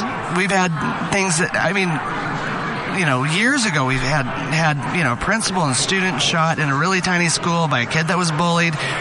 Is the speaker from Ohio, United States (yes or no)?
no; Alaska, United States; and you know, I'm from Alaska